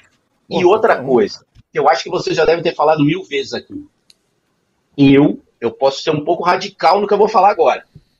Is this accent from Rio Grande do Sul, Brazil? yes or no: yes; Rio Grande do Sul, Brazil; Eu e o Duda, como a gente é lá do Rio Grande do Sul, a gente cresce com a polarização na nossa cabeça